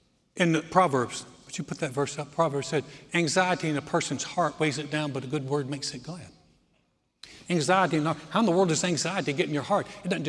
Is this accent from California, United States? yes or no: no; North Carolina, United States; I grew up in the Carolinas, North Carolina, and would always go to the North Carolina, South Carolina beaches.